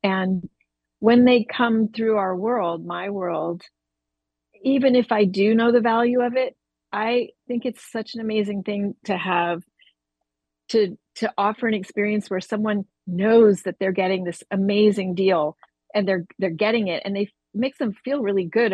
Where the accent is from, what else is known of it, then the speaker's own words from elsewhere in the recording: Santa Barbara, California, United States; I grew up here in Santa Barbara